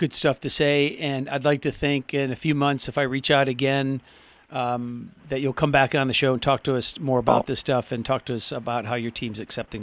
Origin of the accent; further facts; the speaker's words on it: Michigan, United States; I know, this is interesting, but it's just that it just so happens that although it is my home state, they just had their first weekend of online gambling last weekend.